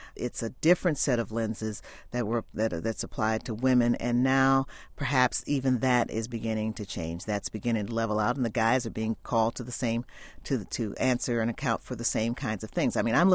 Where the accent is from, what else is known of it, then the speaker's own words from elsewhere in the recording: Illinois, United States; because I was considered to be someone from the left and I was from Illinois